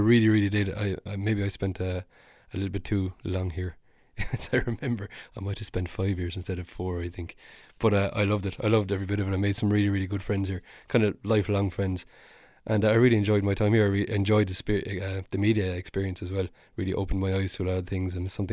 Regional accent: Limerick, Munster, Ireland; I'm from Limerick and have lived in Limerick mostly all of my life. When I was young, as far as I can remember, we first lived out in Ballineety in County Limerick.

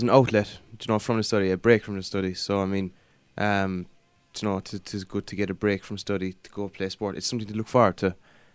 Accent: County Cork, Ireland; I'm come from West Cork. I'm doing the B8 course in Mary I.

